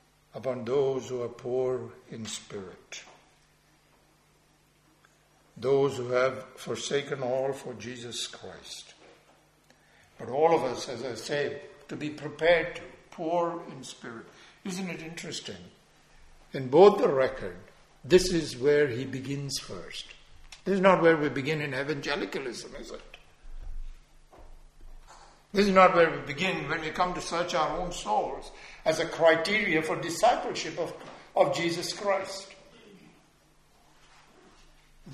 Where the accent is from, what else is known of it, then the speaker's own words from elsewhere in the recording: India; When I was growing up in India